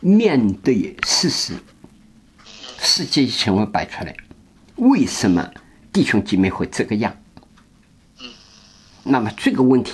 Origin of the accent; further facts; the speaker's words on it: China; now in Netherlands; 我们中国人吃不习惯